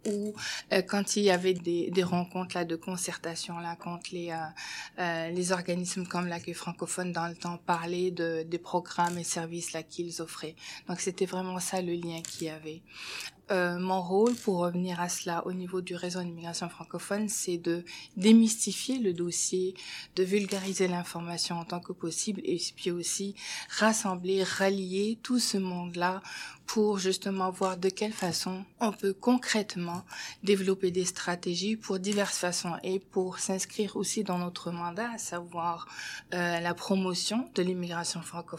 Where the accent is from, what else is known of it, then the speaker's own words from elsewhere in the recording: Morocco; Je suis originaire du Maroc, ce qui fait que c'est un pays qui est arabophone, mais bilingue, français-anglais. Mon éducation, je l'ai faite dans les deux langues, c'est-à-dire en arabe et en français.